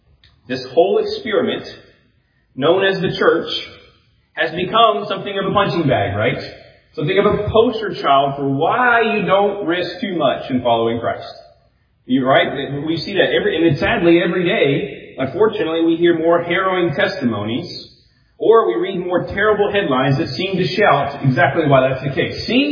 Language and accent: English; Louisiana, United States; I grew up near New Orleans, so I remember these seasons.